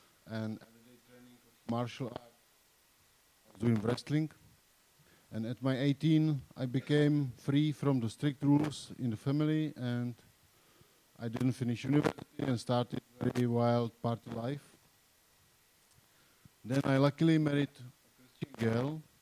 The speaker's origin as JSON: {"language": "English", "town": "Jihlava", "region": "Vysočina Region", "country": "Czechia", "tie": "born or raised there", "said": "I was born in Jihlava in Czech Republic. I was raised in a atheistic family"}